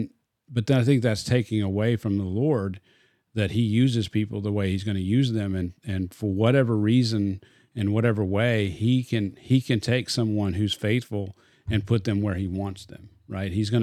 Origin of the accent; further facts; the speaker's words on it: Arkansas, United States; moved away; It's funny, I'm from Arkansas, but he actually came.